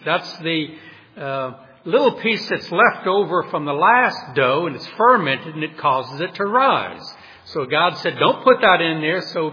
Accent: New Orleans, Louisiana, United States; For example, I'm from New Orleans. You go there at Mardi Gras, it's going to be teeming with tourists

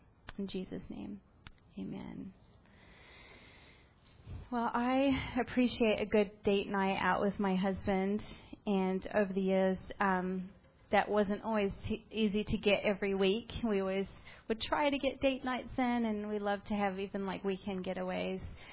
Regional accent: New Zealand; also born or lived in Southern California; now in United States; We're from Southern California, but I'm originally from New Zealand, and so some of the neighborhoods are reminding me of where I grew up

